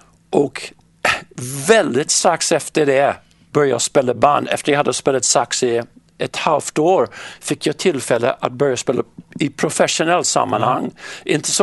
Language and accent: Swedish; West Hartford, Connecticut, United States; Swedish is a second language; jag är föddes i Hartford, men växte upp lite utanför Hartford i en suburb förlåt som heter West Hartford.